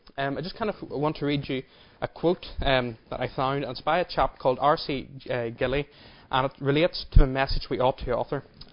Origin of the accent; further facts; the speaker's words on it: Belfast, Northern Ireland, United Kingdom; And I said, "I'm from Belfaste."